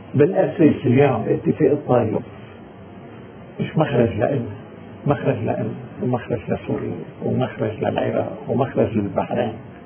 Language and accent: Arabic; Lebanon; انا عندي اعتراض اضافي انا ضد فيما يتعلق فينا كلبنانيين كمسيحيين لبنانيين هاي منطقة الحميات انا بعتبره مهم.